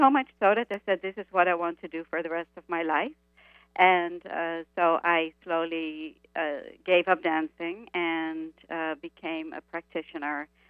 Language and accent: English; Netherlands; moved away as an adult; As for myself, I came from Holland 30 years ago to be a dancer.